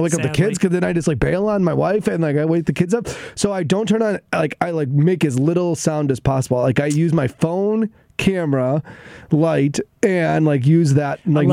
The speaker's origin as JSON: {"language": "English", "town": "Chicago", "region": "Illinois", "country": "United States", "said": "And I'm originally from Chicago, so it's a little bit different."}